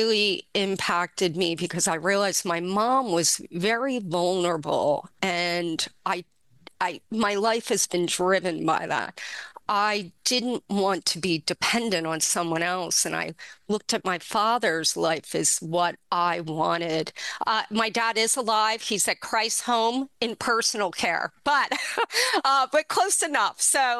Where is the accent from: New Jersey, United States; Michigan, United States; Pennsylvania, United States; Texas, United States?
Pennsylvania, United States; Langhorne; Langhorne, Pennsylvania. I grew up and I am in the middle, older sister, younger stepbrother.